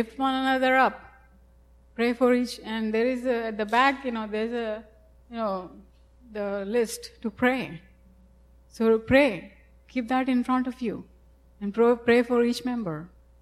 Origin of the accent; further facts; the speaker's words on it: India; I'm from India. I come from there, and it's a lot different from here.